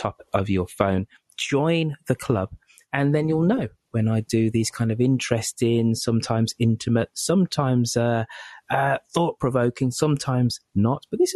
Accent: United Kingdom; Listen, I'm British, so we're steeped in irony.

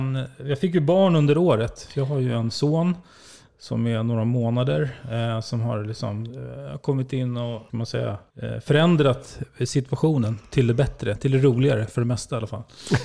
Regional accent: Nacka, Stockholm County, Sweden; Från Nacka, från Orminge. Och växte ju själv upp i med skilda föräldrar. Så att jag växte inte upp i någon akademiker läshem.

